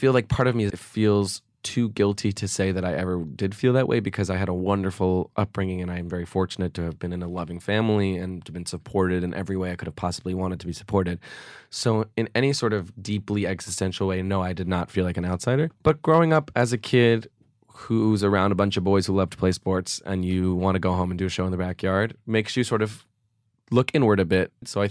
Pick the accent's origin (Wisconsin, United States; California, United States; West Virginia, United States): California, United States; Los Angeles; Near UCLA.